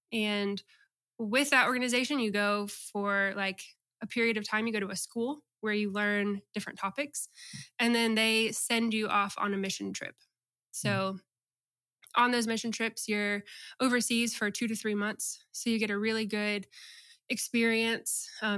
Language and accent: English; Watkinsville, Georgia, United States; Well, I grew up in North Georgia, up near Athens, in a town called Watkinsville.